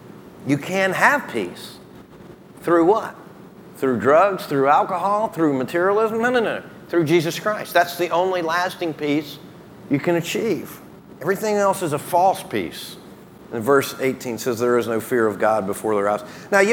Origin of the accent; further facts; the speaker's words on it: the South, United States; Now, I'm from the South, so I can, you know, play around like that.